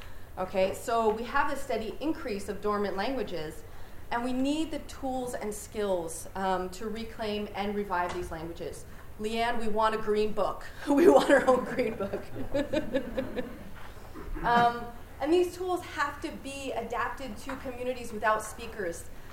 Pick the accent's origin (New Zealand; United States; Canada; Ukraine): Canada; Quebec; I'm from the Huron Wendat Nation, I'm Wolf Clan.